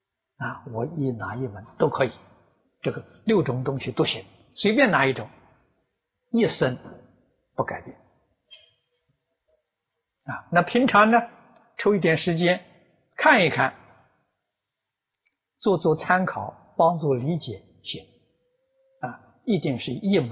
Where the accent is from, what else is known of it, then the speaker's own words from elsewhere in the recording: China; 我们中国人讲嘛，先入为主。